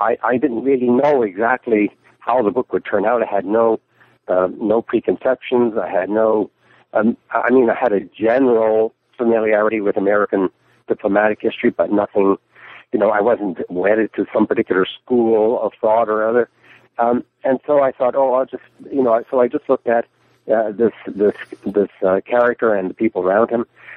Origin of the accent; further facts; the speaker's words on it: Newfoundland and Labrador, Canada; also born or lived in London; I was born and raised in Newfoundland. I went to the London School of Economics in London to do my PhD.